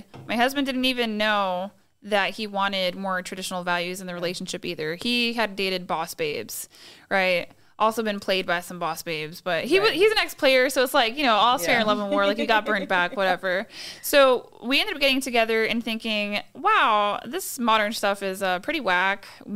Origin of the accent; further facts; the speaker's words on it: Kissimmee, Florida, United States; also born or lived in Orlando; So I grew up in Central Florida. I was born in Orlando. Grew up in Kissimmee.